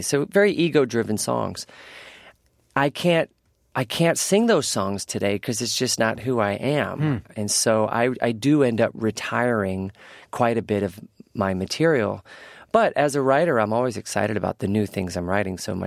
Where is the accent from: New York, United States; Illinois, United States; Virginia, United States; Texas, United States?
Virginia, United States; Richmond; You can always work back in Richmond, Virginia, my hometown.